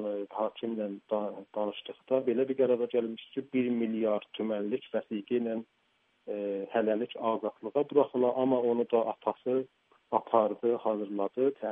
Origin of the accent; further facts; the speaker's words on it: Meshginshahr, Ardabil Province, Iran; Mən Meşkindənəm